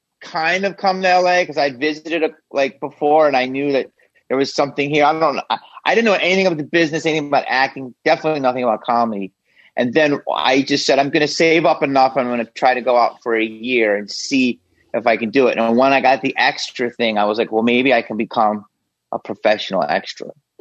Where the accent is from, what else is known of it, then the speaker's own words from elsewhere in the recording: Upper Darby, Pennsylvania, United States; I'm from Philly. Upper Darby, I don't know, it's right outside of West Philly.